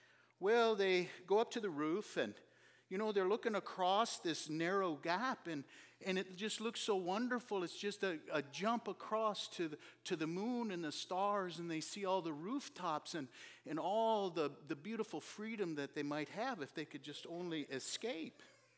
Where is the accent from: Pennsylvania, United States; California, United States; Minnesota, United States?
Minnesota, United States; because I'm from Minnesota and, you know, they talk kind of funny, which, you know, I used to, I suppose, talk like that, don't you know?